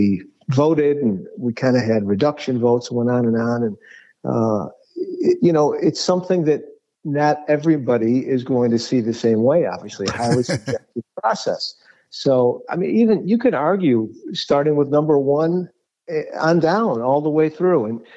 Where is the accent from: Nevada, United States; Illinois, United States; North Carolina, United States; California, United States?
Illinois, United States; Chicago; Because I'm a Chicagoan